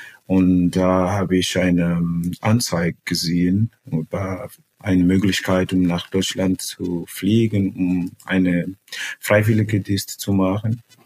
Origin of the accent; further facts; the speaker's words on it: Mozambique; German is a second language; Okay, also … ich komme aus Mosambik und ich habe meinen Freiwilligendienst in Deutschland gemacht, in Leipzig, seit 2021 bis 2022.